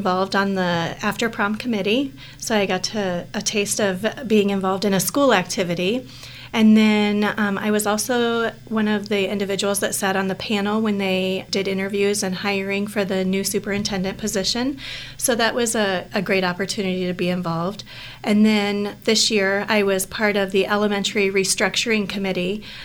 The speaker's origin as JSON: {"language": "English", "town": "Dexter", "region": "Iowa", "country": "United States", "tie": "born or raised there", "said": "I'm originally from Dexter. So I was born and raised in this area."}